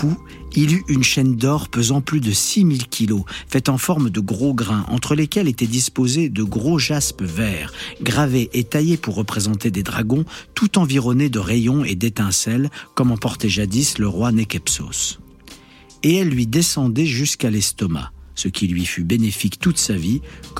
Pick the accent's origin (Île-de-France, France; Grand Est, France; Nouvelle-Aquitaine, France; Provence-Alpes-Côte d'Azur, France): Grand Est, France; moi j'étais frontalier quand j'étais enfant, j'habitais à la Meuse, donc j'étais à côté de la Belgique.